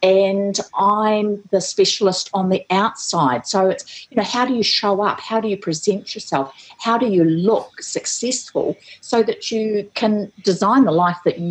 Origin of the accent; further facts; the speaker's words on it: New Zealand; Well, I'm from New Zealand originally, and farming background.